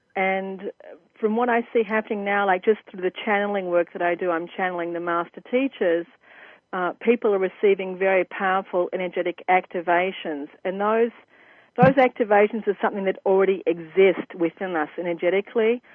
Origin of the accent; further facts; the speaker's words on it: Australia; I hail from Australia, which is my definite